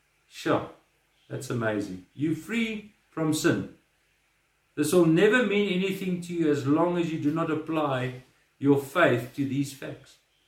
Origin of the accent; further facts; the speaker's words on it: Mufulira, Copperbelt, Zambia; born there; I was born in a bush. I was born in Mufulira in Zambia. It was in the bush, just a mining town with nothing.